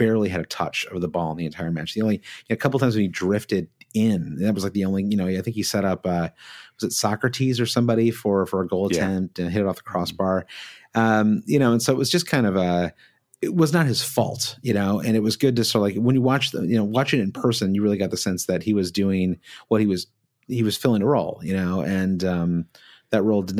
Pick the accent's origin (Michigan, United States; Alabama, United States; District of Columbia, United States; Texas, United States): Michigan, United States; We grew up in Michigan where you've got Tiger Stadium, great old stadium.